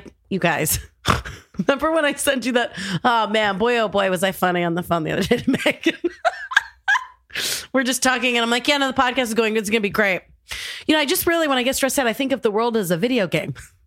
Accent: California, United States; We grew up in Orange County, California.

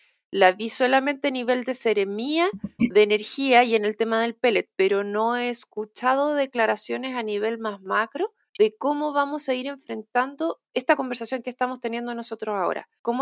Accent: Santiago, Santiago Metropolitan Region, Chile; yo vengo de Santiago y allá antes había leña.

